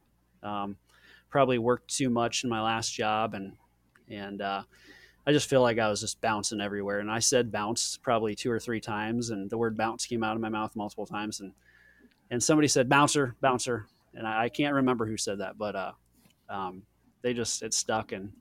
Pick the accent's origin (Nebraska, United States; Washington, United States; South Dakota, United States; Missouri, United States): Nebraska, United States; Prague; now in Omaha, United States; I grew up over by on a farm, small farm town called Prague, Nebraska. It's just west of Wahoo, about 15 or 20 minutes.